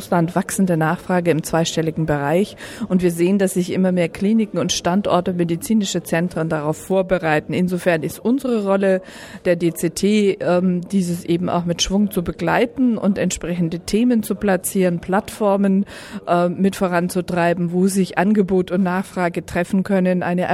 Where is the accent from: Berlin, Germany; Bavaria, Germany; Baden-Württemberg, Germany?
Bavaria, Germany; Also als Bayerin sei es mir gestattet, dass ich ab und an auch dem Lokalkolorit Rechnung trage.